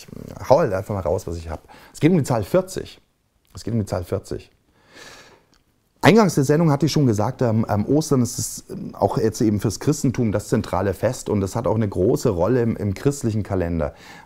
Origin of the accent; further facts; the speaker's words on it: Bavaria, Germany; ich komme ja aus Bayern und in Bayern siehst du das Kruzifix ganz oft, weil halt das katholisches Land und das ist Kultur.